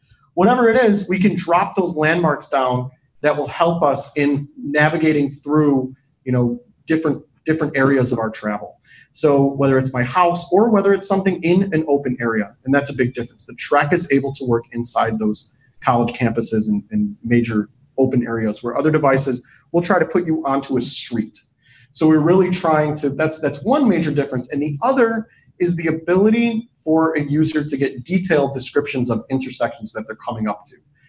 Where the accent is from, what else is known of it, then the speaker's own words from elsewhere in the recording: Chicago, Illinois, United States; I'm here from Chicago.